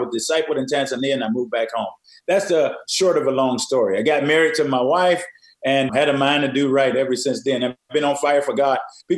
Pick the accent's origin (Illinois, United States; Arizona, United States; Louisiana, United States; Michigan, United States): Michigan, United States; Detroit; I'm originally from Detroit. I met her when she moved to Detroit.